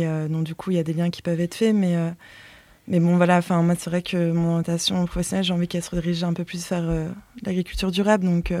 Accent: Normandy, France; Alors, moi, je ne suis pas de la région. À la base, je suis originaire de Normandie.

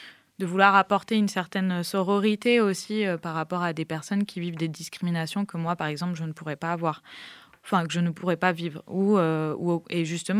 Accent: Réunion, France; moi j'ai été élevée à La Réunion, après je suis partie faire mes études, ensuite je suis revenue

